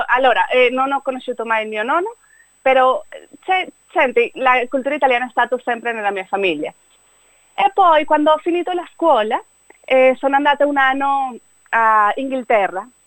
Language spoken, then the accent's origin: Italian; Venezuela; also born or lived in Miami; now in Sydney, Australia; Sono venezuelana, poi come hai detto abito qui da 4 anni a Sydney. Sono nata a Miami, Florida, poi i miei genitori sono andati a Venezuela e poi ho cresciuto là.